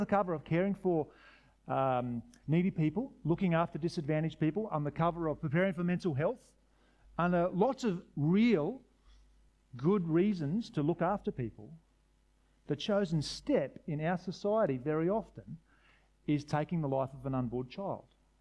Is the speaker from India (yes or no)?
no; Australia; I like living here. It's a great place to live. I like being Australian.